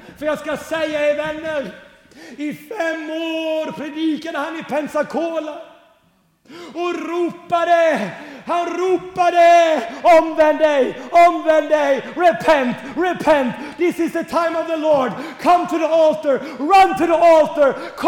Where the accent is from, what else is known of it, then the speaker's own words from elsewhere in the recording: Sävsjö, Jönköping County, Sweden; also born or lived in United States; flyttade till USA. Gick på high school, kom hem till Sverige.